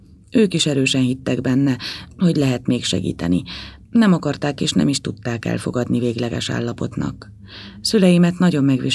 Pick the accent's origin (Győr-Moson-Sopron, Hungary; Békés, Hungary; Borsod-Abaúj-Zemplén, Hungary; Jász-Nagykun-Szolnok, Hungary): Békés, Hungary; Kondoros; moved away as an adult; now in Budapest, Hungary; 28 éves. 18 éves korom óta élek Budapesten, de vidéken születtem, és Békés megyében Kondoroson laktam. Szüleim és testvéreim most is ott élnek.